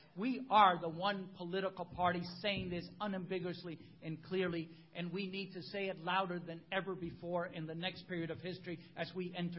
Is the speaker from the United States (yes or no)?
no; Venezuela; I'm originally from Venezuela. When I was born, Venezuela had 2.5 million people in the country.